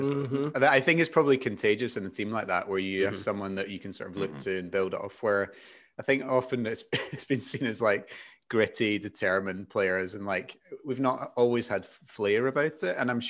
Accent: Scotland, United Kingdom; I think often as a Scottish fan, you're going into a game like, oh, if we could just hold out

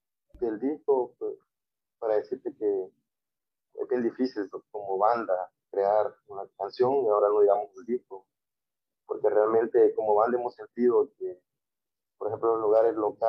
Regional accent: Santa Ana, El Salvador; no sé si los que somos de Santa Ana reconocemos la Estatua de la Libertad

